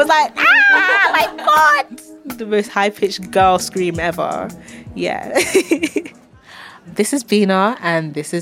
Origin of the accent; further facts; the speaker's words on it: London, United Kingdom; And I'm from Southeast London